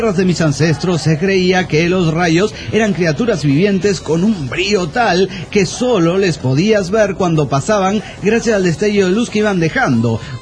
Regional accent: Mexico City, Mexico; del DF mexicano.

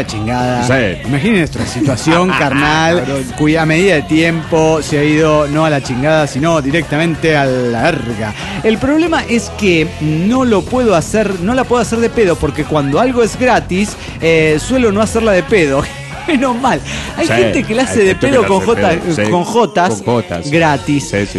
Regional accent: Cuernavaca, Morelos, Mexico; de Cuernavaca, Morelos, México.

